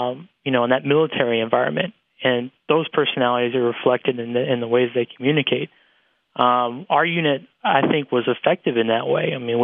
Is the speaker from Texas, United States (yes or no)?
yes; Texas, United States; All right, well, I'm from Texas. I like my country music, and I like all kinds of music.